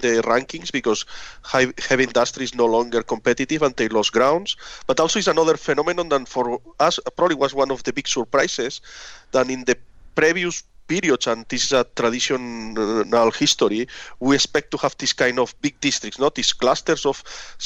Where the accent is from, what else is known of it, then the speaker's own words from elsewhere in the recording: Catalonia, Spain; English is a second language; I'm from Catalonia.